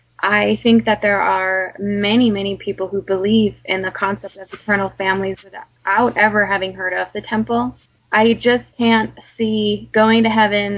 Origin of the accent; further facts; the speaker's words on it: Germany; with my mom being German and me and my brother growing up in Germany and having our little family there, then my father being American and eventually moving back to the States and his whole side of the family being over there